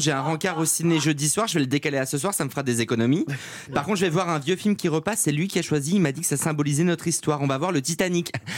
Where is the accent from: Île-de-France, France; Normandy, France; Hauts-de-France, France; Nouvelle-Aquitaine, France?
Hauts-de-France, France; moi je viens du Nord, donc la Côte d'Opale, j'y ai passé tous mes étés.